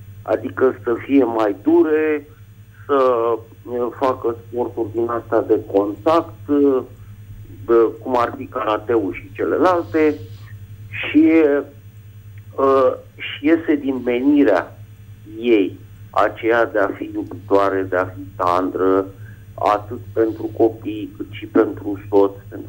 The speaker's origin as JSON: {"language": "Romanian", "region": "Bucharest", "country": "Romania", "said": "din București"}